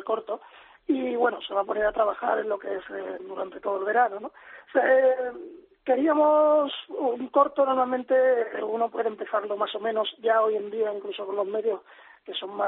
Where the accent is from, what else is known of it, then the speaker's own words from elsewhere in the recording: Cádiz, Andalusia, Spain; todas las ayudas tienen mucho que ver sentimentalmente conmigo, que soy de Cádiz, ¿no?